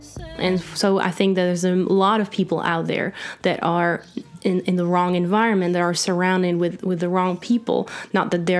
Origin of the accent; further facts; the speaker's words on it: Belgium; English is a second language; now in Nashville, United States; I'm an artist from Belgium, pop alternative artist, and I live now in Nashville, Tennessee.